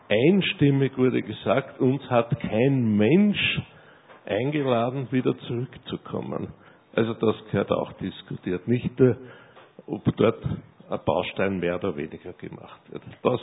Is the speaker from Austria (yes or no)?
yes; Vienna, Austria; Ich bin Jahrgang 1928 in Wien aufgewachsen